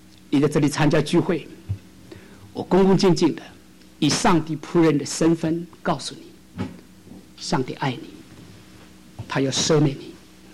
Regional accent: China; 我说，我讲中国话。中国说天下的乌鸦都是一样的黑，所以不是我们中国人有这个权利贪污，我说你们美国人也是同样的一样。

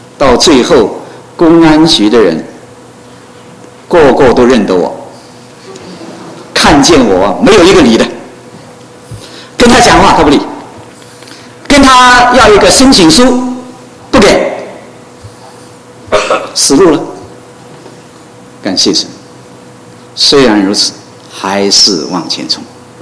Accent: Guangdong, China; also born or lived in Hong Kong; 我是广东人，我学经济，我没有信主以前很想做生意，

